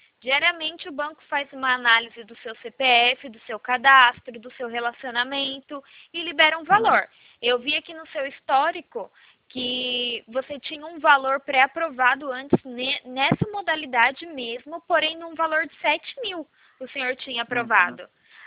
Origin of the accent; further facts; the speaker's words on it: São Paulo, Brazil; Isso, sou de São Paulo.